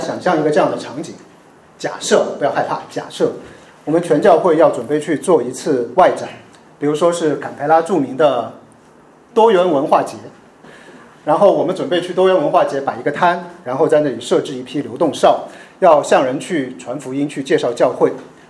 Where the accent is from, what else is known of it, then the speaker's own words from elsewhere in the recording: Shanghai, China; 用我们上海话说就是我有时候是不太识相的。